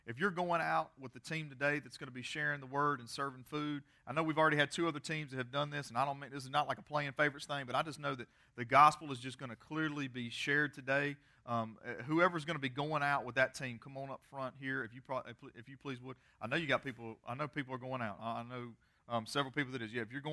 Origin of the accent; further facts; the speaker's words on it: Greensboro, North Carolina, United States; You remember growing up in Greensboro when every bad smell we blamed on Buffalo Creek?